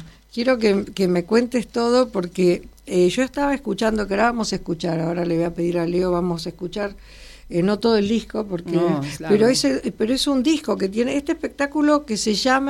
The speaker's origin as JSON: {"language": "Spanish", "country": "Argentina", "tie": "born there", "said": "Yo me siento muy argentina, muy argentina. Y bueno, por más que tenga mi mamá catalanes, por mi papá italianos, pero... bueno, vinieron acá mis abuelos"}